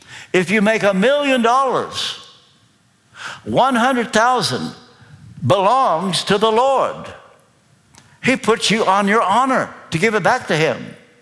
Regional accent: Kentucky, United States; Well, we used to say back in the hills of Kentucky, I come from Kentucky, by the way, I don't want you to be intimidated by this.

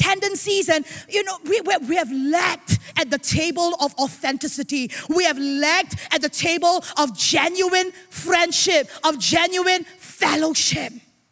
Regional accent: Singapore; I mean, I'm a Singaporean, you know, raised up in Cornerstone, Singapore with strong convictions

